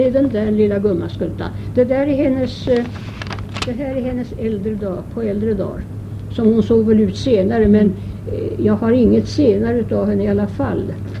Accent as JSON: {"language": "Swedish", "town": "Stockholm", "region": "Stockholm County", "country": "Sweden", "tie": "born there", "said": "Jag är född i Stockholm, ja. Och mina föräldrar är också födda i Stockholm."}